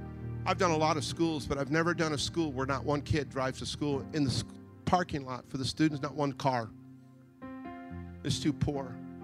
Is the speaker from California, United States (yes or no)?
yes; California, United States; See, when I grew up in the East Bay, I grew up in a Hispanic and black neighborhood.